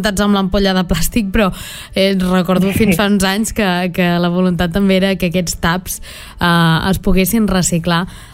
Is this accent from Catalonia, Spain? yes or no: yes; Sant Feliu de Guíxols, Catalonia, Spain; jo sóc de Sant Feliu de Guíxols